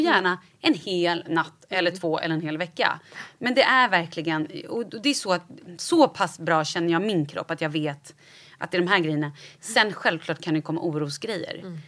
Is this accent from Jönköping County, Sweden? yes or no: no; Vallentuna, Stockholm County, Sweden; Och då så jag är uppvuxen i Vallentuna.